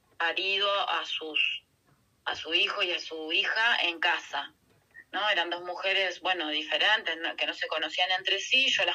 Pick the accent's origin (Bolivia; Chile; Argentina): Argentina; Junín, Buenos Aires Province; now in Jujuy, Argentina; Yo soy de una provincia de Argentina que se llama Provincia de Buenos Aires. Ahí hay una ciudad que se llama Junín. Yo nací ahí, me crié ahí. Pero hace bastante tiempo me vine a vivir al norte de la Argentina, una provincia que se llama Jujuy